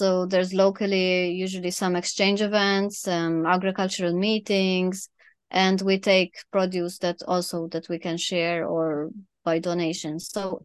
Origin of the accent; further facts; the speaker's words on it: Malta; also born or lived in Germany; But I'm also from Malta, so I'm kind of used to the hot climate.